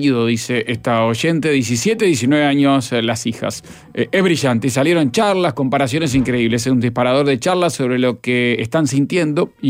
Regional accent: Chile; chilena de origen

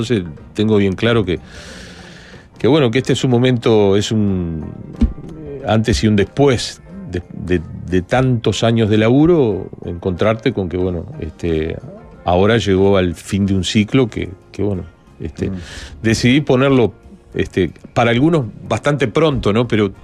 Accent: Cardal, Florida, Uruguay; yo me vengo de Cardal, que soy de allá, de Florida, el pueblo donde nació el Plan Ceibal.

